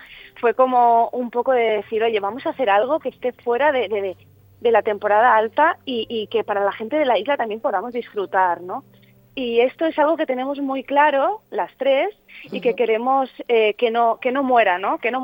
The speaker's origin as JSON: {"language": "Spanish", "town": "Formentera", "region": "Balearic Islands", "country": "Spain", "tie": "born or raised there", "said": "yo pues soy de Formentera y que desde pequeña pues siempre decía, ¿no?"}